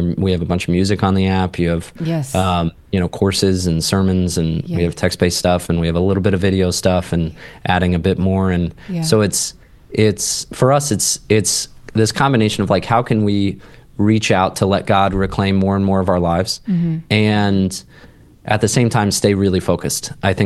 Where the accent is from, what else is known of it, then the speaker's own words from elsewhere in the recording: Columbus, Ohio, United States; And I grew up in Columbus, so it was an interesting game for me.